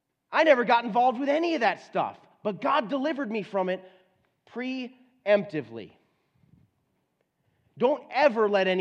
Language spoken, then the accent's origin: English; Florida, United States; As a matter of fact, I went to Florida one time. I'm from Florida.